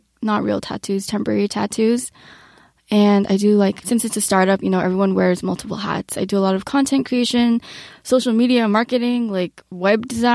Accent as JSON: {"language": "English", "town": "Toronto", "region": "Ontario", "country": "Canada", "said": "I'm from Toronto. I moved here like 6 months ago just with a one-way flight ticket."}